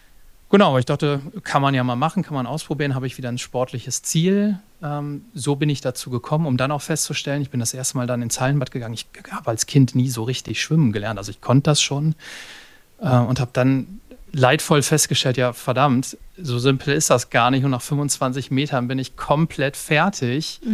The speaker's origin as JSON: {"language": "German", "region": "North Rhine-Westphalia", "country": "Germany", "tie": "born there", "moved": "yes", "said": "Lebe mit meiner Familie in Münsterland, habe ich schon gesagt, bin eigentlich gebürtiger Rheinländer, bin da aber schon ganz lange weg"}